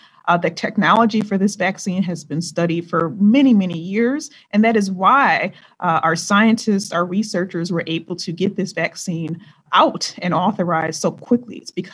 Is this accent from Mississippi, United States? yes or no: no; Michigan, United States; the vaccines were manufactured right here in my home state of Michigan was simply amazing.